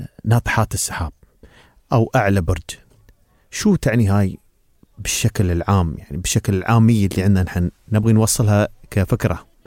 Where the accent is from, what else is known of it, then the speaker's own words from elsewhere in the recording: United Arab Emirates; نحن من طبيعتنا نحن كشعب إماراتي له عاداته وتقاليده